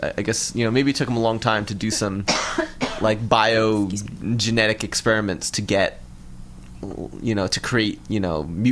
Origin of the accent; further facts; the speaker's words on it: Brooklyn, New York, United States; Let's say Coney Island. We're from Brooklyn.